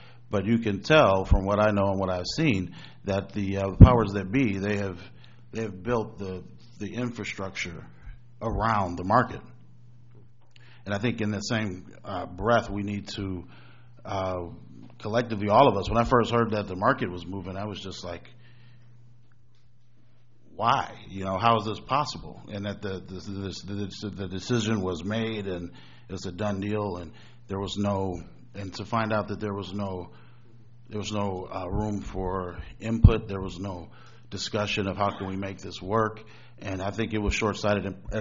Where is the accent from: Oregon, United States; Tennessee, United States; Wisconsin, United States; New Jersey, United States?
Wisconsin, United States; Milwaukee; also born or lived in Kenosha; You know, I'm from Milwaukee. I'm spent my entire life here. I went away to Kenosha for a few years. I've been back.